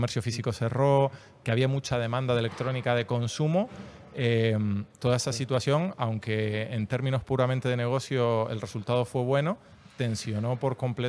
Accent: Canary Islands, Spain; also born or lived in Galicia; Yo estaba viviendo fuera, yo vivía en Galicia, soy canario, mi mujer es murciana y claro, es casi como de chiste, ¿no? Un canario y una murciana viviendo en Galicia, yo vivía en La Coruña

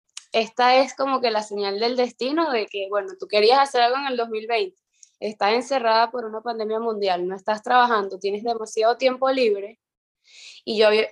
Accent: Coro, Falcón, Venezuela; Yo soy de Coro, que es una ciudad, pueblo muy pequeña de Venezuela

